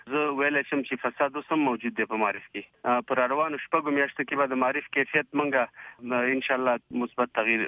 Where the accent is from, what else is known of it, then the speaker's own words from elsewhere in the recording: Kunar, Afghanistan; زه د کونړ ولایت د یو بچی په حیث باندې دا ویلی شم